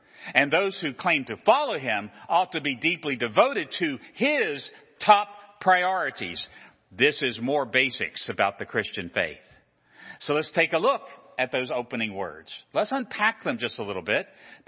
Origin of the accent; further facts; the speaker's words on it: Virginia, United States; I come from Virginia, and the Virginia seal and the Virginia state flag is a magnificent flag.